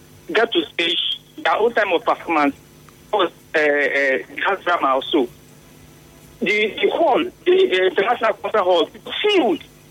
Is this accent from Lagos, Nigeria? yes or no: no; Rivers, Nigeria; Yes, at least I was born and raised here in River State. From Delta.